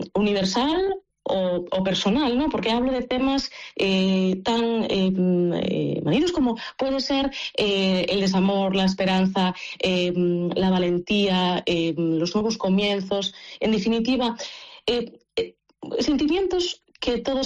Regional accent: Boiro, Galicia, Spain; En Boiro, efectivamente, sí, soy de Boiro.

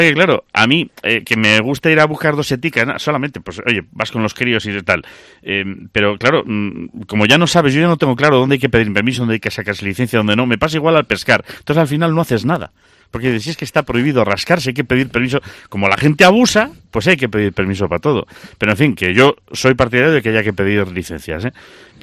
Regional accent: Galicia, Spain; Y yo os lo digo como gallego por tierra natal, pero mi tierra adoptiva es esta, que me adoptó muy bien.

